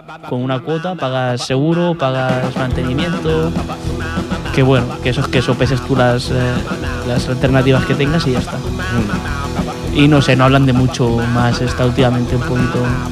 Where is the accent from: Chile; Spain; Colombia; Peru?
Spain; Barcelona, Catalonia; no me ha gustado Madrid porque yo soy muy de Barcelona, realmente.